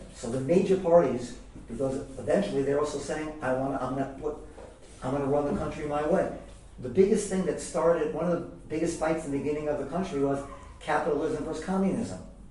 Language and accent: English; United States; we take it for granted because we grew up in American democracy